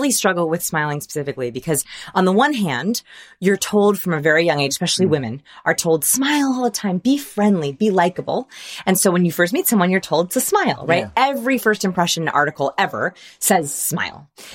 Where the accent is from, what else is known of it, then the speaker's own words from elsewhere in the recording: Portland, Oregon, United States; Like, for example, I'm from Portland, Oregon.